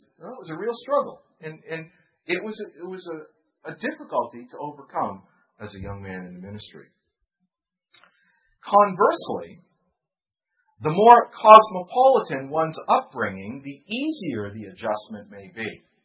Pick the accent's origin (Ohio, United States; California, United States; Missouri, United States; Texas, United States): California, United States; No, yeah, I'm a native. I was raised here.